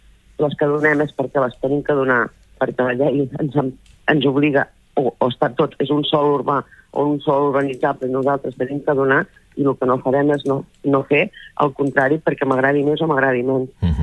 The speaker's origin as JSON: {"language": "Catalan", "town": "Begur", "region": "Catalonia", "country": "Spain", "said": "dubto que hi hagi ningú de les plataformes que s'estimi tan Begur com el pugui estimar jo. Per tant, cuidaré el meu poble tot el màxim que pugui."}